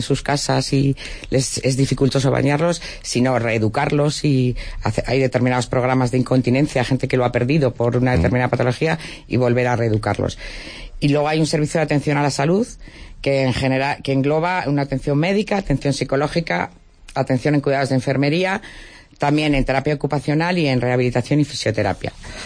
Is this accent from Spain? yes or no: yes; Salamanca, Castile and León, Spain; now in Palencia, Spain; Sí, soy de Salmantina, sí. Llevo muchos años aquí ya, pero soy salmantina.